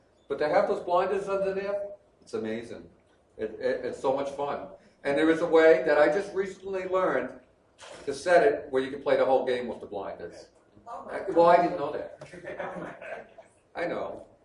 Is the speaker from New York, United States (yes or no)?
yes; New York, United States; And I was born and raised in New York.